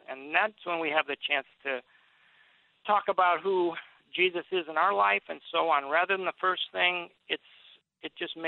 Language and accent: English; Minnesota, United States; I grew up in Minnesota, 10,000 lakes. I grew up fishing with my dad and my brother